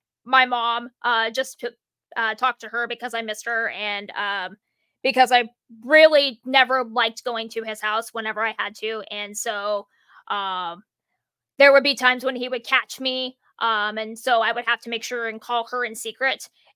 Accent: Iowa, United States; I was born and raised in Iowa.

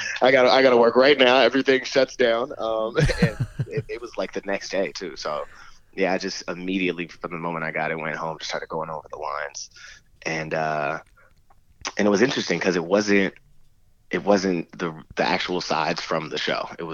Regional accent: Los Angeles, California, United States; I'm from Los Angeles, born and raised, and I kind of got into acting as a kid.

